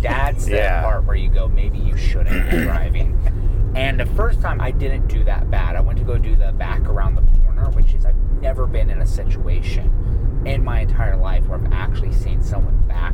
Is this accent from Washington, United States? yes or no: yes; Spokane, Washington, United States; I'm like from Spokane, Washington, and I've always like wanted it to like just have like restaurants all in one area